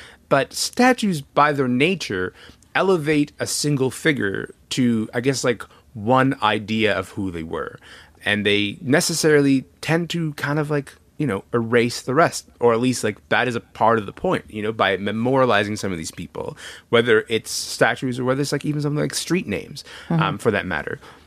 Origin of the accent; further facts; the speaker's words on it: Kingston, Ontario, Canada; I grew up in Kingston. It's a city that would extremely like to let you know that it is the home of Sir John A. Macdonald.